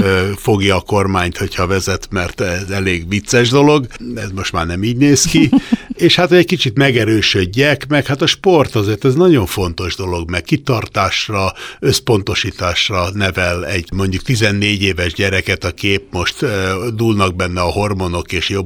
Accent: Budapest, Hungary; born there; Én Óbudára születtem, és nem messze az Aquincumi romkert mögött található az Almási Balogh Loránd által tervezett gázgyári lakótelep, ami szerintem a világ közepe úgy, ahogy van.

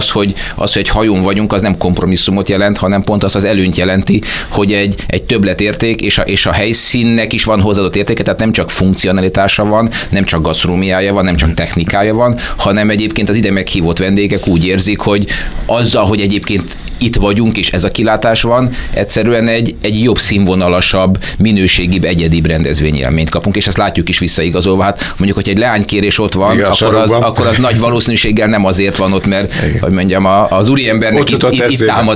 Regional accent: Budapest, Hungary; ez a belváros, ez magyarként, budapestiként legalább annyira minden nap ámulatba ejtő, mint külföldiként.

